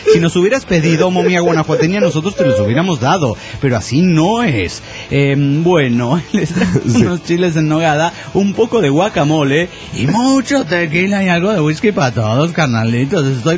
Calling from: Asunción, Paraguay; de Asunción del Paraguay.

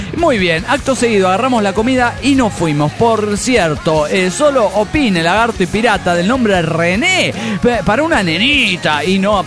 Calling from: Cochabamba, Bolivia; de Cochabamba, Bolivia.

